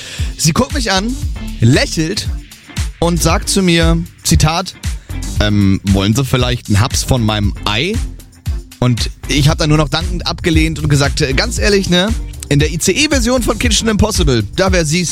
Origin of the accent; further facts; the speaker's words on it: Berlin, Germany; So, und kurz vor Berlin, meine Heimat, Signalstörung.